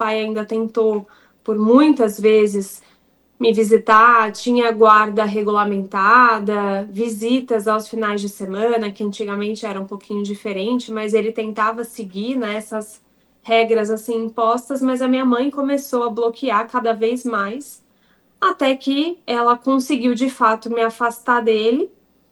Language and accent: Portuguese; São Paulo, Brazil; Eu sou de São Paulo.